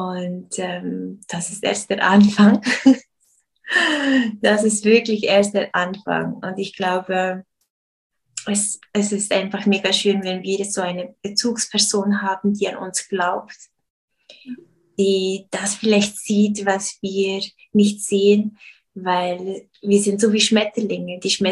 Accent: Switzerland; also born or lived in Brazil / United States; ich bin in Brasilien geboren, dann kam ich in die Schweiz, aber wir sind viel rumgezogen. Ich musste mich sehr oft anpassen, verschiedene Klassen, verschiedene Menschen, Kulturen. Lebte ein Jahr auch noch in Amerika und dann kam ich zurück.

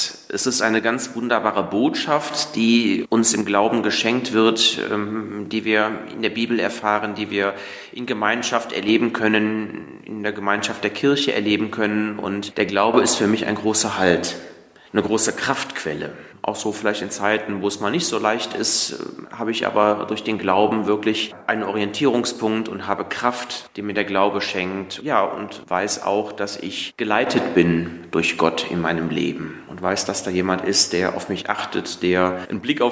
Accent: Bornheim, North Rhine-Westphalia, Germany; Ich bin aufgewachsen und groß geworden in Bornheim im Vorgebirge. Bin da sehr katholisch sozialisiert.

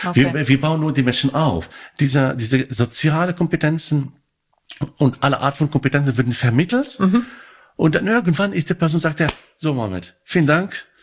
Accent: Morocco; German is a second language; now in Germany; Ich komme aus Marokko.

